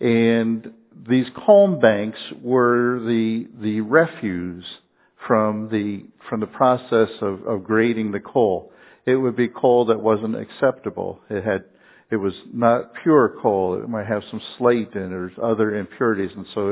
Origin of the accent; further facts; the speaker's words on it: Carbondale, Pennsylvania, United States; brings back all sorts of memories of things we used to do as kids together there, growing up in Carbondale, Pennsylvania.